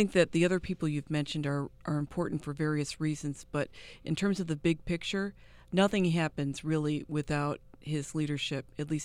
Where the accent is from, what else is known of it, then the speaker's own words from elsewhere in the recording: Lockport, New York, United States; I grew up in Lockport, and so I knew about the Erie Canal